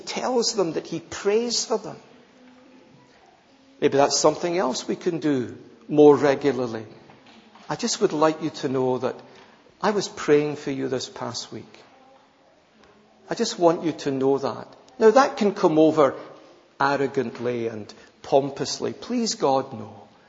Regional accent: England, United Kingdom; I'm English.

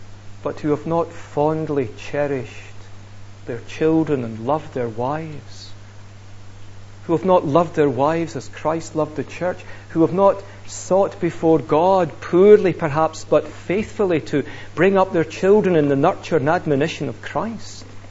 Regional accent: Scotland, United Kingdom; accent: Scottish; Either he's agreeing with me or just being lulled to sleep by my Scots accent.

